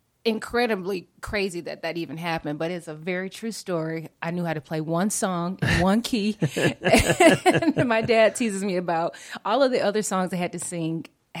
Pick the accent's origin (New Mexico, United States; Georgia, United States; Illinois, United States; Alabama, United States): Georgia, United States; Atlanta; So first, I'm from Atlanta, Georgia. We take the T out the Atlanta. So Atlanta, Georgia.